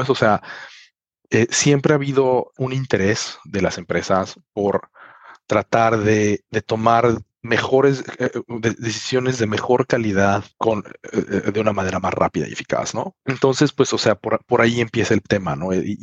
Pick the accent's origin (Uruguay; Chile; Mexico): Mexico; moved away as an adult; now in Finland; soy originalmente mexicano, pero vivo fuera de México desde hace 2 décadas. Originalmente me vine aquí a estudiar y bueno, conseguí trabajo.